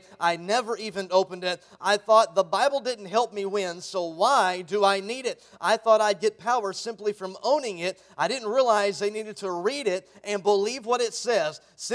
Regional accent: Rogers, Arkansas, United States; And we are from Rogers, Arkansas, the northwest corner of Arkansas there.

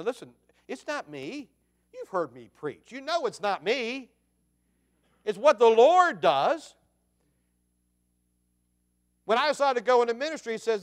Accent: Hampstead, Maryland, United States; I grew up down in Hampstead, and they used to do a big Hampstead Youth for Christ rally down at North Carroll High School

